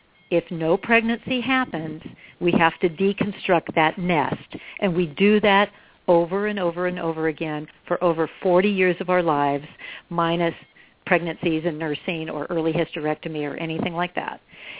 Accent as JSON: {"language": "English", "region": "West Coast", "country": "United States", "tie": "born or raised there", "said": "I come from, I grew up on the West Coast, but my mother's from North Carolina, my dad's from Tennessee, and I come from a long line of Tennessee and Kentucky farmers"}